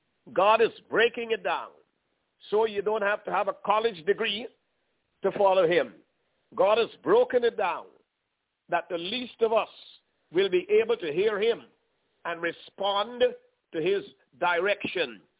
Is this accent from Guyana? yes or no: yes; Guyana; born there; I was born in South America in a country named at the time British Guyana. And as a little boy, I was born in a family of 12 children, the fourth child.